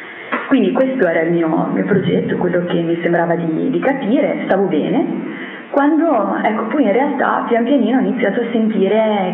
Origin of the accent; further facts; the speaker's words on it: Longiano, Emilia-Romagna, Italy; vengo da Longiano, che è un piccolo paesino vicino a Cesena, provincia di Forlì Cesena. Ho 42 anni, adesso lavoro come host in una residenza sanitaria. Sono una consacrata laica